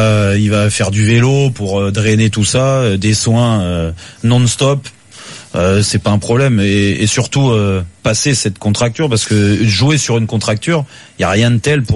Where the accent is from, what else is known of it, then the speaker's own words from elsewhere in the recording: North, France; C'est pour ça, moi, je suis du Nord.